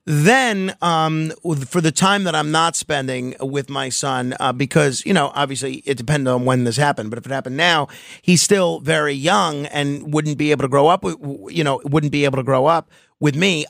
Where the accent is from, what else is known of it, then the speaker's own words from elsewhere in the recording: New York, United States; Like, so we're in my territory, my hometown.